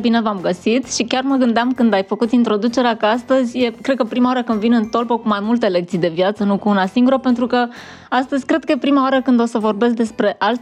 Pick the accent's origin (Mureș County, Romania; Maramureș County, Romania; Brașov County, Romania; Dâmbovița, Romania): Dâmbovița, Romania; Târgoviște; eu sunt tot din Târgoviște, așadar este o inițiativă pornită de la trei târgovișteni care inițial și-au dorit să facă mai mult pentru orașul în care s-au născut.